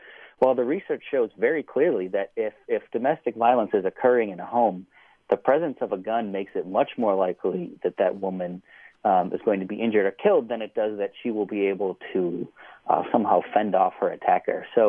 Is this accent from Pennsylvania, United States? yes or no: no; Buffalo, New York, United States; I'm from Buffalo, New York, and I know from people there and looking on Facebook